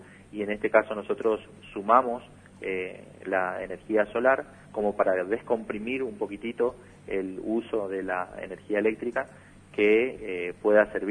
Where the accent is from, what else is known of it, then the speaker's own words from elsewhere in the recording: Puerto Iguazú, Misiones, Argentina; no podemos negar, digamos, los que somos de Iguazú, que hace falta un mejor servicio de energía eléctrica en la ciudad